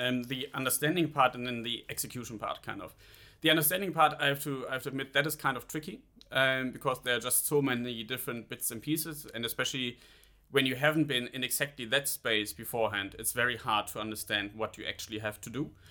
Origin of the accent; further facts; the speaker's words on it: Rhineland, Germany; because I'm from the Rhineland in Germany